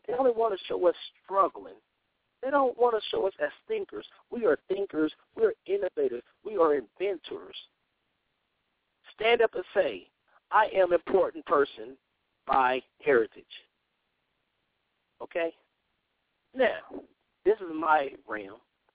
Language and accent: English; Indianapolis, Indiana, United States; And she ran a business out of my hometown, Indianapolis, Indiana.